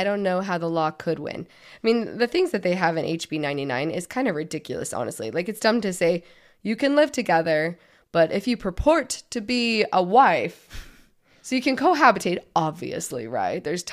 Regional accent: St. George, Utah, United States; like I grew up in St. George, which is like 45 minutes outside of Hilldale.

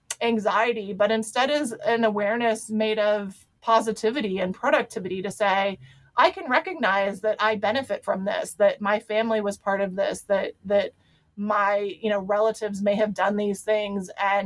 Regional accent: Ohio, United States; You know, I was raised in Ohio. My father was military. My mom was a nurse who never went to college.

